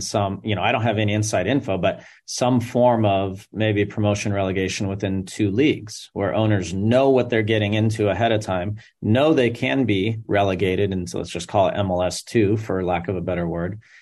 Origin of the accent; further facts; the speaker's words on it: California, United States; I grew up in Southern California. So when you grow up a sports fan in Southern California, you basically have no choice but to love avocados and guac